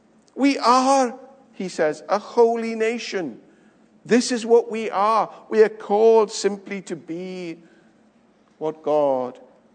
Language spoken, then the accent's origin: English; Wales, United Kingdom; I'm Welsh.